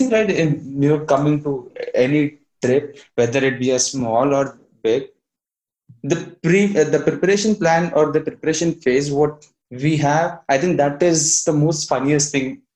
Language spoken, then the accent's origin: English; Hubli, Karnataka, India; now in Mumbai, India; So again, I'm from Hubli. So, I mean, I'm working in Mumbai.